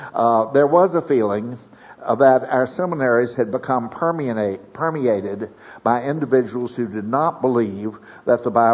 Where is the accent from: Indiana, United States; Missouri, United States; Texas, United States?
Texas, United States; Houston; I'm from Houston, Texas. I was saved when I was 10